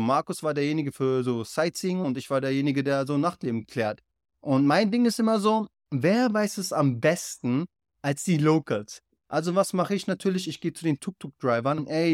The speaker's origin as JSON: {"language": "German", "region": "Berlin", "country": "Germany", "said": "aber nix gegen Deutsche, Mann, ich bin ja selber aus Deutschland, aber yo, Wir Deutsche mögen es nicht, wenn du so typisch deutsch bist, Alter. Geht gar nicht klar so. Ich sehe mich sowieso nicht als Deutscher so, ich sehe mich als Berliner"}